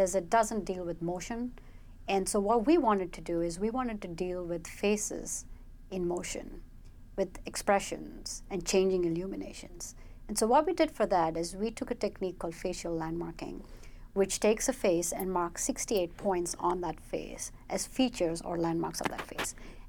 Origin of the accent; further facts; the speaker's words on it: India; And so I'm from India.